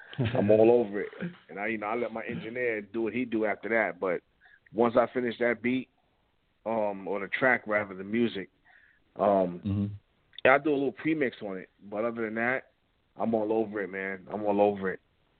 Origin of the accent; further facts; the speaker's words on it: Bronx, New York, United States; I'm not from Queens. I don't use son. I'm from the Bronx, man.